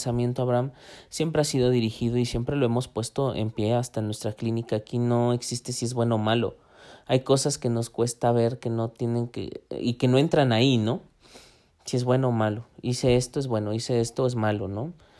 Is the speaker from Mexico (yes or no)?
yes; Mexico; nosotros como mexicanos festejamos la muerte para no temerle.